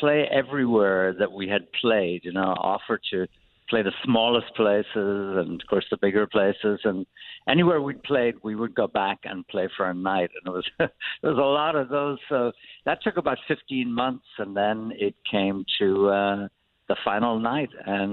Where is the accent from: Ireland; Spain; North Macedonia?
Ireland; Wexford, Leinster; now in United States; You're an immigrant. I'm an immigrant. That means one thing.